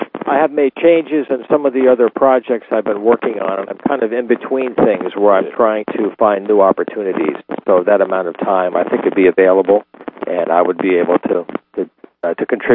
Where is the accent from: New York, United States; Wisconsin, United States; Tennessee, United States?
New York, United States; I grew up in New York in the 60s and listened to BAI and got the radio bug then, and I've been in the business ever since